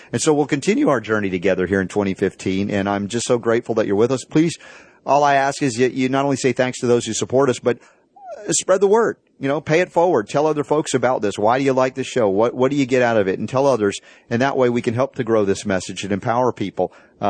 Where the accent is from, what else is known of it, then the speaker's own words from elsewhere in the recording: the South, United States; Because I grew up in the South, of course. A Jewish boy in the South didn't know about things.